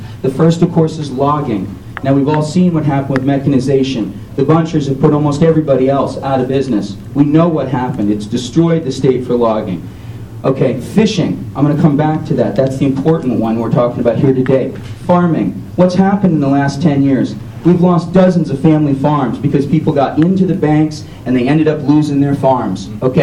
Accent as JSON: {"language": "English", "town": "Appleton", "region": "Maine", "country": "United States", "said": "the people you look at in this room, I'm from Appleton, they're not my people. I didn't grow up on an island, I'm a Flatlander."}